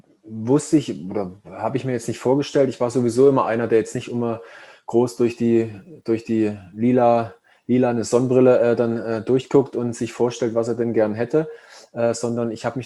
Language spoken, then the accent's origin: German; Saxony, Germany; ich bin ja im Erzgebirge aufgewachsen in der damaligen DDR